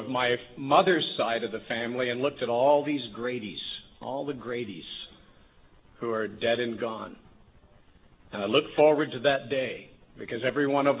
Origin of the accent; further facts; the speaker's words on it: Plymouth, Michigan, United States; And so I grew up in Plymouth, Michigan, a little town near 25 miles from Detroit. But my roots are in Tennessee.